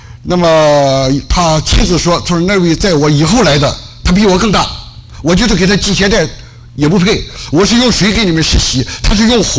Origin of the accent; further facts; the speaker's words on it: Qingdao, Shandong, China; born there; 弟兄姐妹，我出生在青岛啊，青岛有一个比较出名的一个产品叫